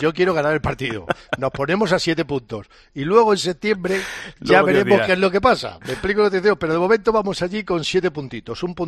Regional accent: Spain; Yo soy español. Es que yo quiero a mi país.

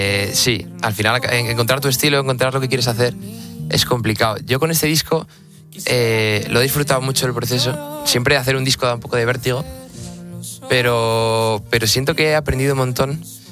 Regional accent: Galicia, Spain; now in Madrid, Spain; me volví a mi casa, porque ya ahora estoy en Madrid, pero no, soy de Galicia. Y me volví allí pues con mi gente de siempre

